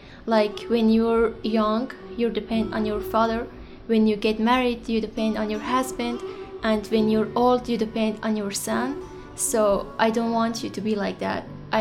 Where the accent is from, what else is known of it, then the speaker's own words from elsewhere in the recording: Afghanistan; now in United States; I am from Afghanistan, and I'm the case manager in Canopy NWA. I arrived in the U.S. after the fall of Taliban on August 2021.